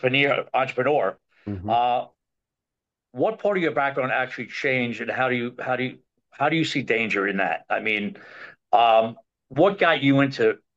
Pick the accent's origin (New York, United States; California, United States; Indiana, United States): New York, United States; Listen, I'm being from New York. I know a lot about accents. You know what I mean? Even when I don't think I have one. You know, as soon as I leave New York, people are like, "You're from New York,"